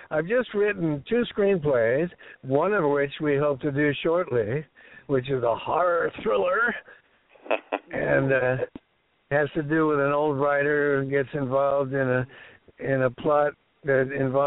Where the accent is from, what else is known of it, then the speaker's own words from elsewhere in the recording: London, United Kingdom; born there; I was born in London of a New Zealand father and an American mother.